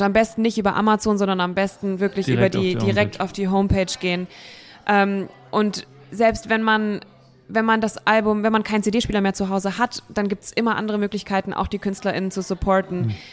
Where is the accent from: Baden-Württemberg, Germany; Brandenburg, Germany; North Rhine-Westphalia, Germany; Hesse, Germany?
Hesse, Germany; Wiesbaden; Ich komme ja, wie gesagt, aus Wiesbaden. Der Rheingau ist nicht weit.